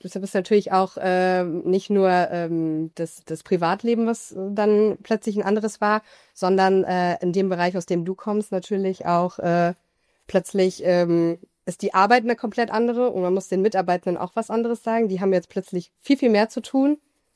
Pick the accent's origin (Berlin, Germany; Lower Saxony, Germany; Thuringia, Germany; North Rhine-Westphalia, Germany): North Rhine-Westphalia, Germany; Solingen; now in Wuppertal, Germany; Ich komme aus Solingen.